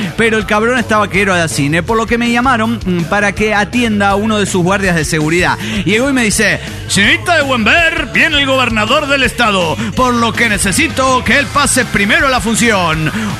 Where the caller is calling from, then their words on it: Chetumal, Quintana Roo, Mexico; de Chetumal, Quintana Roo.